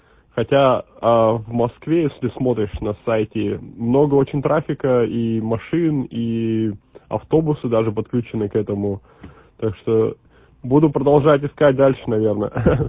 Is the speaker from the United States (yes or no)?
yes; North Carolina, United States; я из Северной Каролины, США